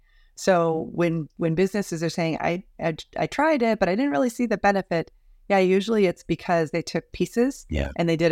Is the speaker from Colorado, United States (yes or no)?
yes; Del Norte, Colorado, United States; So I grew up in small town Colorado, Del Norte, which is southern Colorado, about 1,800 people.